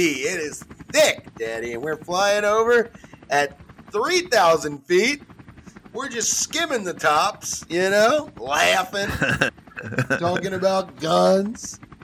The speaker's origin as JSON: {"language": "English", "town": "Cincinnati", "region": "Ohio", "country": "United States", "said": "I'm from Cincinnati. I know what happens when a fucking gorilla gets out of control."}